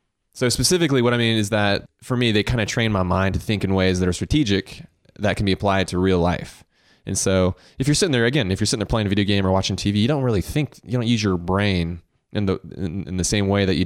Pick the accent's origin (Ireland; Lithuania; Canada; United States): United States; Augusta, Georgia; I grew up in Augusta, so I was playing golf literally every day.